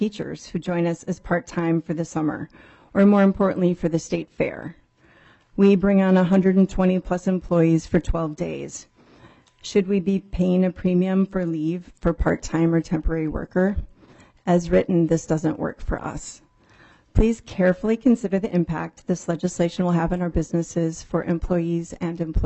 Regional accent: Lake City, Minnesota, United States; I grew up in Lake City, Minnesota

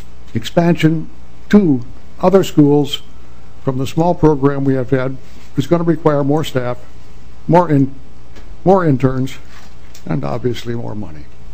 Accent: Northfield, Minnesota, United States; I grew up in Northfield, but I spent my professional life in the Foreign Service

